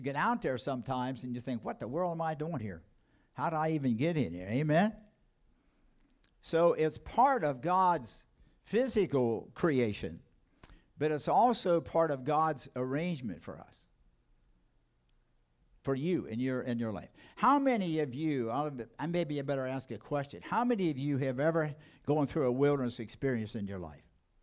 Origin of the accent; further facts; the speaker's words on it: United States; I'm country. I was born and raised in Bedford County.